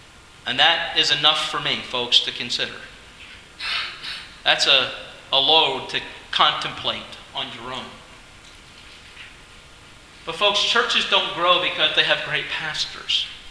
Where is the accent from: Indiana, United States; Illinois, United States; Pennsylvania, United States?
Pennsylvania, United States; Philadelphia; well, I'm from Philadelphia. We can fight. Okay, the city of brotherly love.